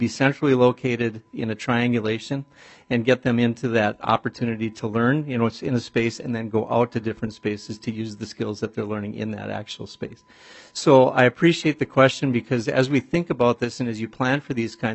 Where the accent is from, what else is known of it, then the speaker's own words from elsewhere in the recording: Esko, Minnesota, United States; I was born and raised in Esco.